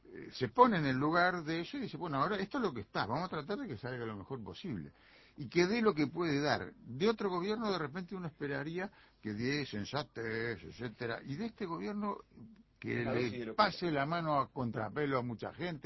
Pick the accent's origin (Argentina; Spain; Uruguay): Uruguay; Yo también, no sé si porque soy uruguayo o porque tengo más de 70 años